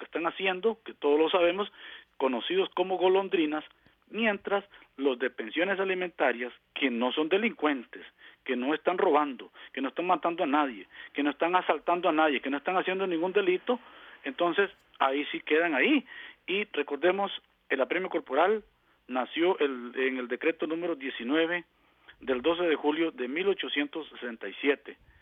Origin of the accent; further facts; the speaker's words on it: Los Chiles, Alajuela, Costa Rica; yo soy de Los Chiles y usted sabe que fui uno de los que iniciaron Radio Sistema Cultural Los Chiles y fui presidente de la emisora cultural de Los Chiles.